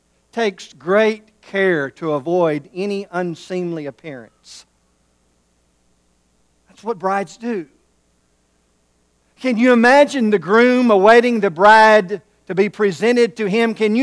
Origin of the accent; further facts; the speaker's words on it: Pasadena, Texas, United States; born there; I was born in Pasadena, Texas.